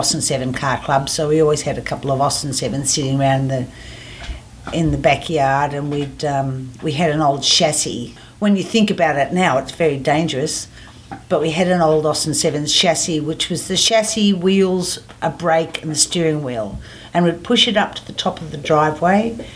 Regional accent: Melbourne, Victoria, Australia; in 1957 in, I think it was the Box Hill Hospital, it might have been the Mercy. So yes, I'm an Aussie, born in Melbourne.

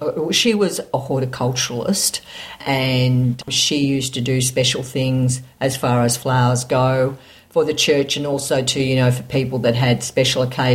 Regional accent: Yarraville, Victoria, Australia; moved away as an adult; also born or lived in Kew; I was born in Kew. I'm a baby boomer. I lived in Kew till I was two, and then we moved to Yarraville. And I stayed there until I went overseas at the age of 20.

